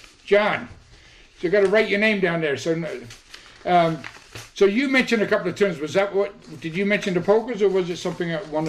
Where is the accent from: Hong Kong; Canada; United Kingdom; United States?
United Kingdom; Luton, East of England; He lived in Luton when I grew up in Luton.